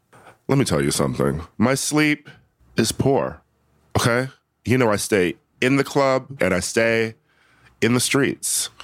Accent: Milwaukee, Wisconsin, United States; I was just in Milwaukee last night, my hometown, where much of the book is set

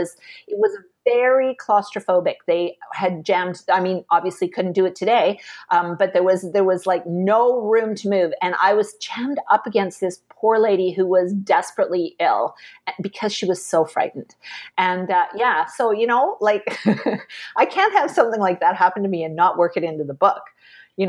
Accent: Vancouver, British Columbia, Canada; I'm from Vancouver

